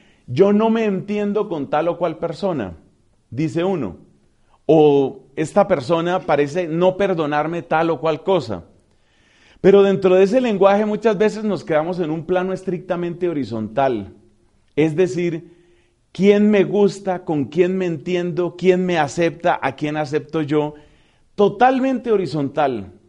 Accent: Colombia; se encuentra con un grupo de colombianos siendo uno mismo colombiano

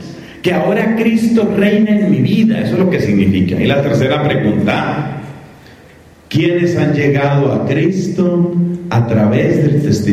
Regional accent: Colombia; now in Peru; la tristeza de país de donde yo vengo, Colombia, ya tiene autorizado eso.

